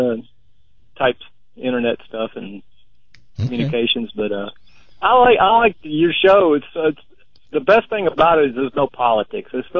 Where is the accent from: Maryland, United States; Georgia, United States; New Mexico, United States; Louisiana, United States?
Louisiana, United States; also born or lived in Southeast Texas; I grew up on the Gulf Coast down in South Louisiana and Southeast Texas.